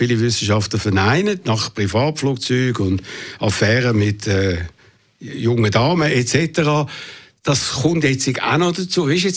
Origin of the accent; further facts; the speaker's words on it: Switzerland; dass wir als Schweizer mitschuldig sind am Tod von jungen russischen Soldaten.